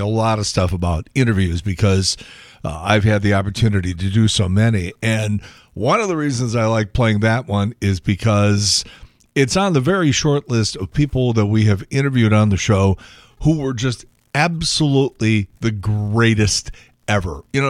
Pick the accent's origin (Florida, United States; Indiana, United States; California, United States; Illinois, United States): Illinois, United States; Chicago; I grew up in Chicago